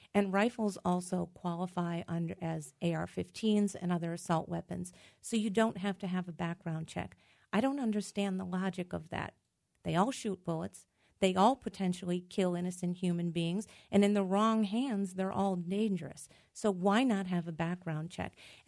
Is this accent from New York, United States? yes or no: no; Scranton, Pennsylvania, United States; Well, first, let me say I'm from the Northeast. I'm from Scranton.